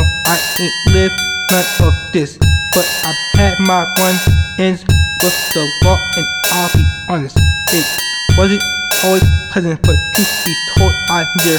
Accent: Maryland, United States; born there; I thank the Lord I was born in Maryland, where everyone is friendly unless you close to D.C.

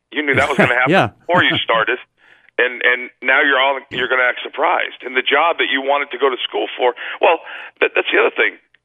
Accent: Arizona, United States; also born or lived in Alaska; I was born in Alaska, and I grew up in Arizona.

